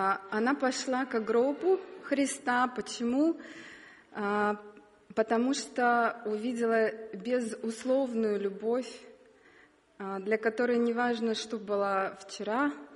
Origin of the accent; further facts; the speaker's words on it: Vinnytsia, Vinnytsia Oblast, Ukraine; also born or lived in Minsk, Belarus; Я родом из Украины.